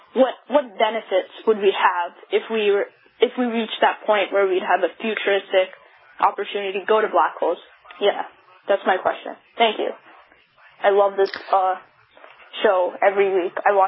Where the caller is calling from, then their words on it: Reading, Pennsylvania, United States; I'm calling from Reading, PA.